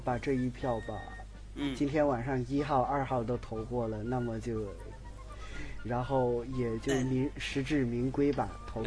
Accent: Guangdong, China; 一出来就说我家乡话啊，广东娃啊，让我有点想家了

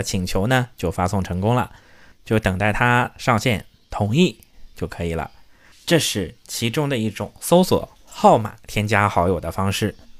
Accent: Heilongjiang, China; 那大家都知道我是黑龙江的

